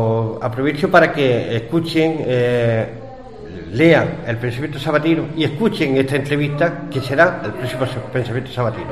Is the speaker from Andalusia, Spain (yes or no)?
yes; Cáñar, Andalusia, Spain; born there; hablo de mi pueblo natal, de Cañas, de la Alpujarra, de Granada